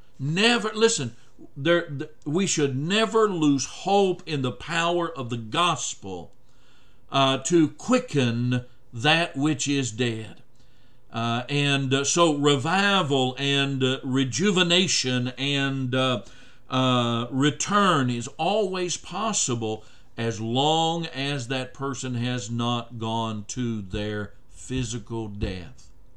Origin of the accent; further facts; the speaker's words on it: San Angelo, Texas, United States; Now, I come from San Angelo, Texas, spent 6 years down there, a desert area practically.